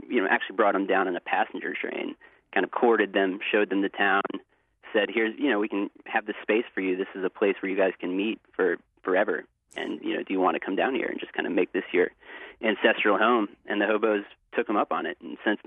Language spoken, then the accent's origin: English; North Carolina, United States; I went through my home state of North Carolina